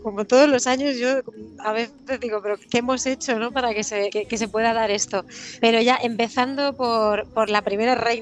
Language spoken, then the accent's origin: Spanish; Spain; para mí pues el festival más bonito del verano y el más especial es en mi pueblo